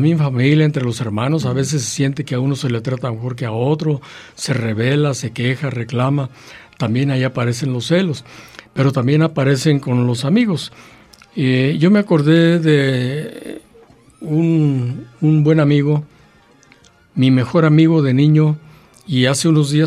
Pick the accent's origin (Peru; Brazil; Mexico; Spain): Mexico; las banderas que han sido utilizadas para definirnos o identificarnos como mexicanos